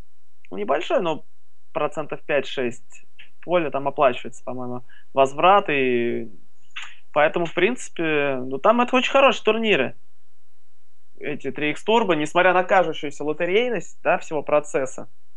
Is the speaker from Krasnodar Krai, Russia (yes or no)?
no; Moscow, Russia; Я москвич коренной, поэтому патриот Москвы, мне Москва очень нравится. Москву не променяю, пока не планирую никуда уезжать.